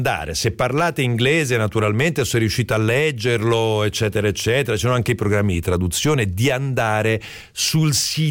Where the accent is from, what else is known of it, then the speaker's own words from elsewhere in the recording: Bevagna, Umbria, Italy; al mio paese a Bevagna c'è una festa